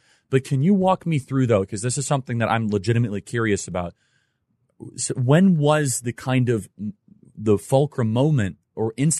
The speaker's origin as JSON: {"language": "English", "town": "Chicago", "region": "Illinois", "country": "United States", "tie": "born or raised there", "said": "I didn't grow up in New York. I grew up in Chicago, but I visited."}